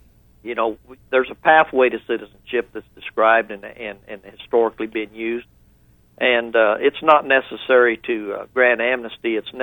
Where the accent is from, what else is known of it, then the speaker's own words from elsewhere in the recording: Reserve, New Mexico, United States; also born or lived in Springerville, Arizona; Well, actually, I was born in Springerville in the old Rock Hospital there, and then I was raised in the little town of Reserve, New Mexico, which is straight across the state line in New Mexico.